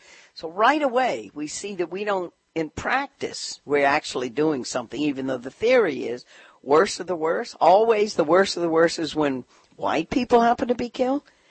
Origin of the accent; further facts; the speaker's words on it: Louisiana, United States; And I don't know, I'm from Louisiana. I'm one of the 10 southern states that does 80% of the executions.